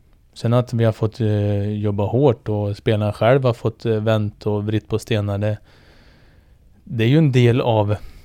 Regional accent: Värmland, Sweden; Och som värmlänning och få vara med och leda

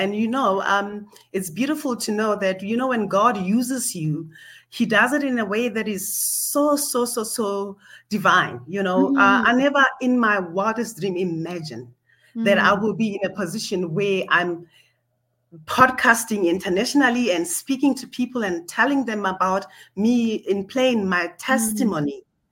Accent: Pretoria, Gauteng, South Africa; I am from South Africa in a city called Pretoria and a suburb called Centurion. I'm in a mini suburb called Littleton.

